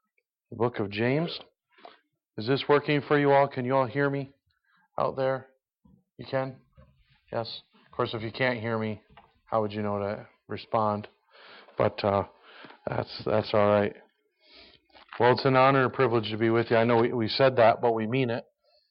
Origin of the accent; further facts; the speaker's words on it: Mexico; I'm not trying to slam on my brothers and sisters in my home country. All right, I have a burden for my home as I preach when I go down to Mexico.